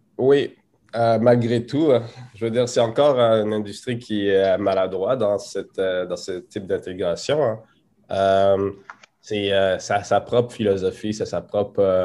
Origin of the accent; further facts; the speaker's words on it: Quebec City, Quebec, Canada; présentement, je suis à Québec. Et j'ai débuté à Québec, j'ai grandi à Québec